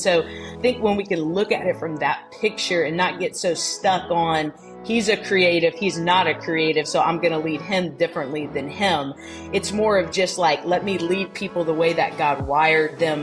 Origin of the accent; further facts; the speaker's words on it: Louisiana, United States; I grew up in Louisiana my whole life, born and raised there, and went to school there